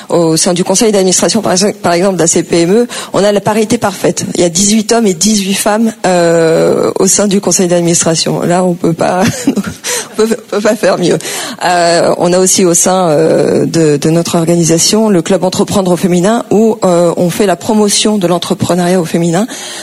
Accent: Mantes-la-Jolie, Île-de-France, France; il comprend que je suis d'origine étrangère, que je viens du Val-Fouré

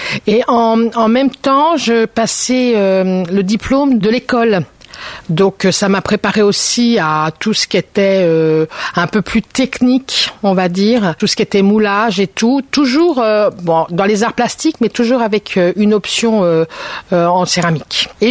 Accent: Argenteuil, Île-de-France, France; Je suis originaire d'Argenteuil

